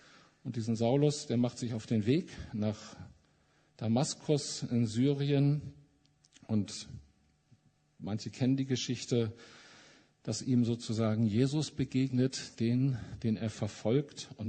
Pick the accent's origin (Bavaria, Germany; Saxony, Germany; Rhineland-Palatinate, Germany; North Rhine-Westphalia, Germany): North Rhine-Westphalia, Germany; Mülheim an der Ruhr; Ich komme ja aus Mülheim an der Ruhr